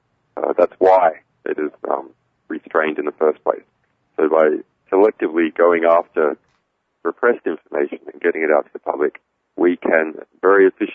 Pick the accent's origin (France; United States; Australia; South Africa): Australia; Magnetic Island, Queensland; born there; So, I'm an Australian. I was born on a little island called Magnetic Island in the Pacific. I've been an activist for a long time since I was a teenager in Australia.